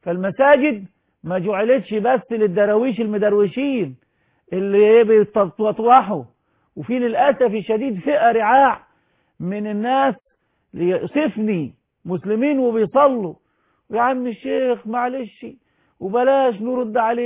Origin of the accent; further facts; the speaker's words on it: Egypt; هي اللي دفعت إلى الشباب والبلاطجة والبلطجية عندنا في مصر